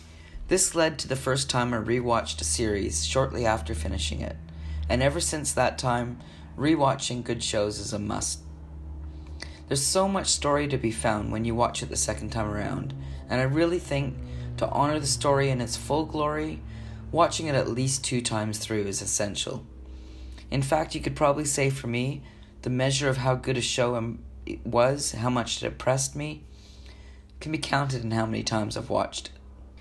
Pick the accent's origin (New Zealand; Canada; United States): Canada; Vancouver, British Columbia; now in Australia; Growing up in Vancouver and then moving to Australia over 20 years ago